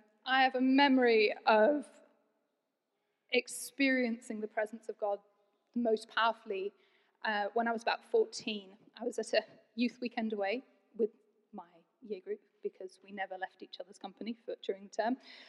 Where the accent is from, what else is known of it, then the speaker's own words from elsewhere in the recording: Bangladesh; I was raised in Bangladesh. My parents were missionaries.